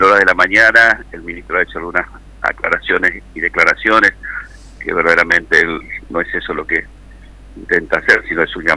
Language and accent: Spanish; Santo Tomé, Corrientes, Argentina; quienes somos de frontera, y yo que soy oriundo de Santo Tomé, sé que esos temas son siempre cíclicos